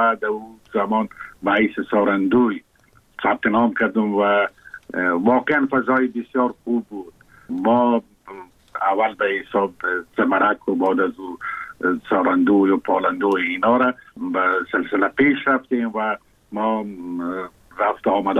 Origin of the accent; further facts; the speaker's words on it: Kabul, Afghanistan; من زاده کابل هستم. در شهر کابل تولد شدیم، در اونجا رشد کردم.